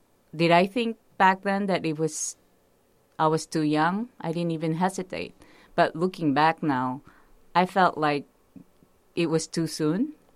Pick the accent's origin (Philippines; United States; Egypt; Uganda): Philippines; Growing up in the Philippines, I'm only used to Filipino food.